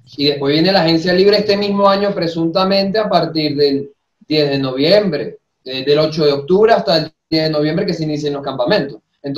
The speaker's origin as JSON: {"language": "Spanish", "country": "Venezuela", "lives_now": "Argentina", "said": "Aquí nadie tranquilamente, siendo venezolano, se queda argentino"}